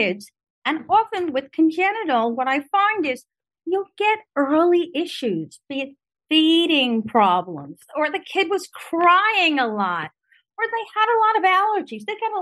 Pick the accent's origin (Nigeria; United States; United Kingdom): United States; Brooklyn, New York; Oh, well, what the heck? I'm from Brooklyn. I don't remember any ticks.